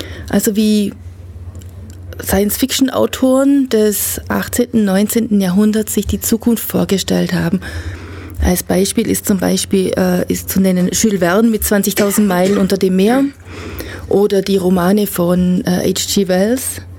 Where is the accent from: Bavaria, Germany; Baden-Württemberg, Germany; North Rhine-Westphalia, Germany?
Baden-Württemberg, Germany; Gingen an der Brenz; Wir sind aus Gingen an der Brenz.